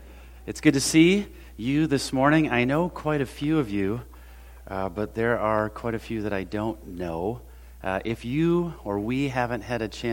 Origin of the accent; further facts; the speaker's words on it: Milwaukee, Wisconsin, United States; We moved from the Midwest. And every time I come to this church specifically, I am reminded of home. It just takes me back to that small church in Milwaukee, Wisconsin.